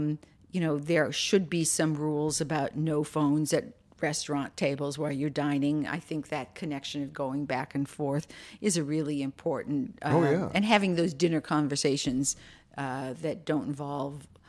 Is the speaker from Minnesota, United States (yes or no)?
yes; Minneapolis, Minnesota, United States; I grew up in Minneapolis.